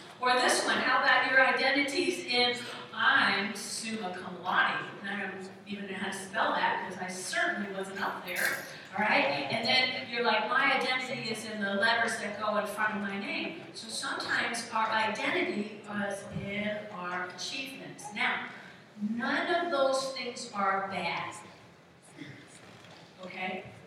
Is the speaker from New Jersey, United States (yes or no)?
yes; New Jersey, United States; I go, I'm from New Jersey too.